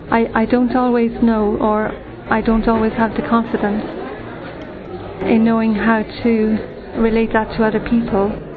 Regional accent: Ireland; I'm from Ireland.

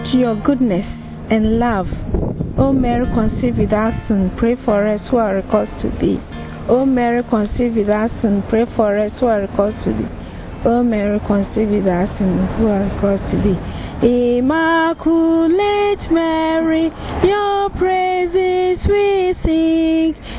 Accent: Ghana; I'm from Ghana.

